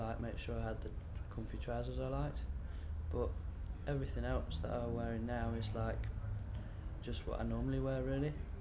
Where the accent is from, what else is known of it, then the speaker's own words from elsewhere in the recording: Derby, East Midlands, United Kingdom; now in Manchester, United Kingdom; my age is 29 and I'm originally from Derby, living in Manchester.